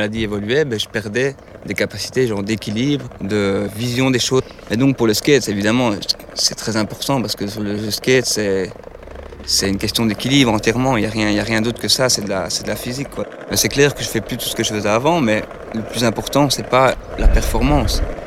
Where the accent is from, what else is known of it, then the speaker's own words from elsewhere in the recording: Charleroi, Wallonia, Belgium; j'ai 28 ans, je viens de Charleroi et je suis issu d'une des plus grandes familles de Charleroi.